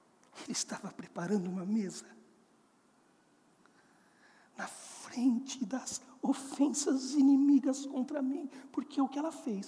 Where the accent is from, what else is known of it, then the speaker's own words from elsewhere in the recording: São Paulo, Brazil; Mata a saudade da minha terra. Vale do Paraíba.